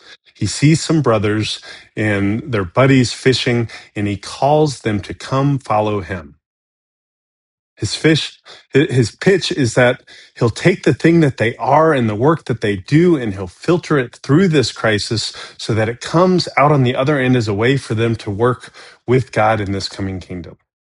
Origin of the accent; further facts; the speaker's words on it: Florida, United States; I think growing up in Central Florida, of like fishers of men is like a like boomer style ministry for guys that already like to fish and don't want to sit down for a Bible study.